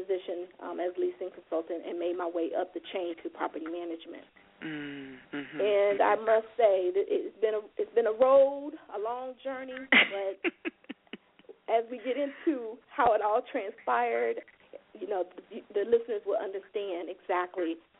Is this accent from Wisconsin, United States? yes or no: no; Hinesville, Georgia, United States; also born or lived in Baumholder, Germany; I was born in Baumholder, Germany. I had a traveling military family in Fort Stewart, Georgia.